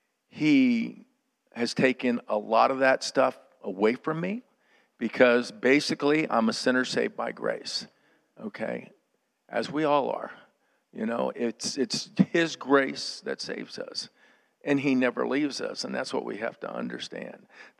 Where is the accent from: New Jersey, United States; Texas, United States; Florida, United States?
Florida, United States; Miami; born there; I was born in Miami, and my grandfather owned two city blocks in Miami. We live in Coral Gables.